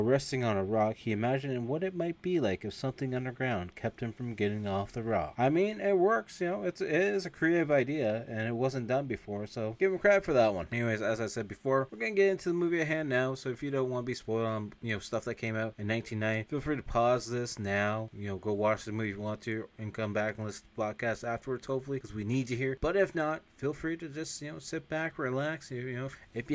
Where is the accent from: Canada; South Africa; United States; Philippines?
Canada; I'm Canadian. Of course we like bacon.